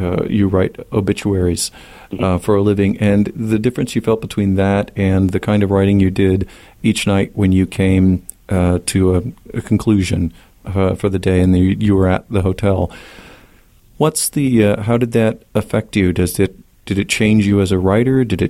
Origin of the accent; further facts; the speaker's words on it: Ohio, United States; I mean, you entered up where I grew up near Toledo, sort of in the northeast corner